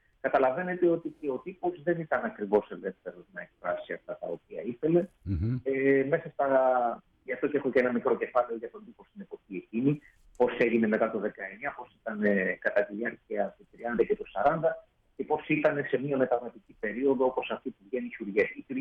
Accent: Greece; προφανώς είμαι Έλληνας

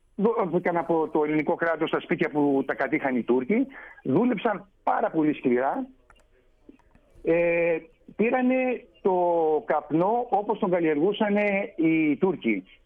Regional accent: Kyria, Eastern Macedonia and Thrace, Greece; Τα Κύρια λοιπόν είναι ένας τόπος ημιορεινός. Το κλίμα μας είναι υπηρετικό, πάρα πολύ υγιεινό και το χωριό μου βρίσκεται σε υψόμετρο 117 μέτρα.

